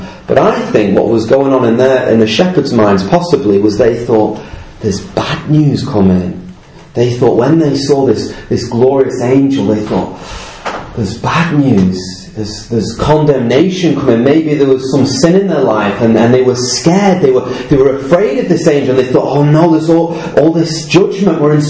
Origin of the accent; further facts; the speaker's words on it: Wigan, North West England, United Kingdom; Okay, I'm from Wigan.